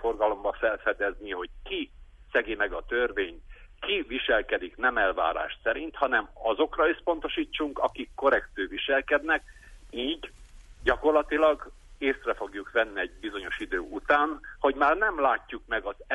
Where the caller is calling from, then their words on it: Odorheiu Secuiesc, Harghita, Romania; Székelyudvarhelyről vagyok